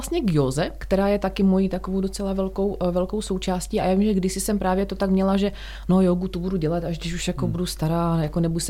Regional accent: Ostrava, Moravian-Silesian Region, Czechia; já jsem původně z Ostravy a teda vlastně jsem byla v Ostravě i po tom úraze

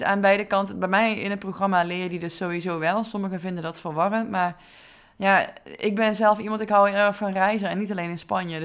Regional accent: North Brabant, Netherlands; Dus zoals je hoort ben ik een Brabander en heb ik de Franse R achter in mijn keel.

